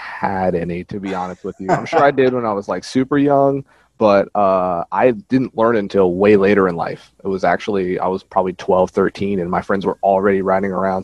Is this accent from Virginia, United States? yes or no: yes; Virginia Beach, Virginia, United States; also born or lived in Philadelphia; I'm originally born in South Philadelphia, and then I grew up in Virginia Beach, and I'd say that my DNA is about 50% both. You know, we went to Philly for most of the summers growing up as a kid